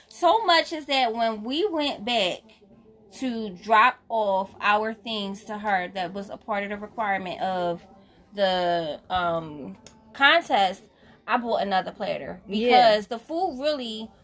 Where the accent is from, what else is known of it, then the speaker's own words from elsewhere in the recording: Philadelphia, Pennsylvania, United States; I'm here from Philadelphia.